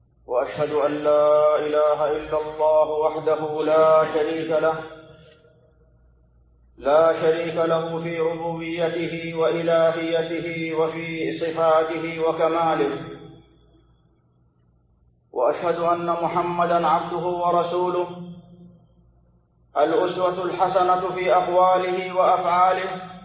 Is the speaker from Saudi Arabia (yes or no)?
yes; Saudi Arabia; ونحمد الله تعالى أيها الإخوة أننا في بلادنا المملكة العربية السعودية